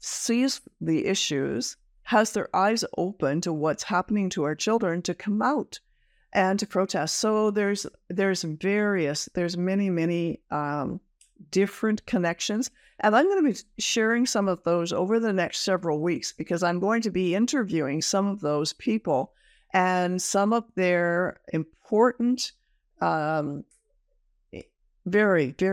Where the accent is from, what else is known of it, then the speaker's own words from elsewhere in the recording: Ontario, Canada; Of course, I'm from Ontario.